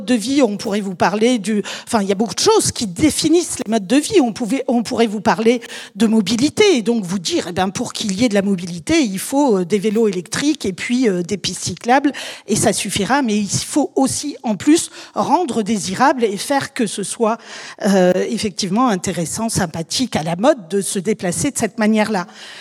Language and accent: French; Hayange, Grand Est, France; born there; Moi, je suis née à Hayange. Hayange, vous connaissez peut-être, c'est pas loin de Florange.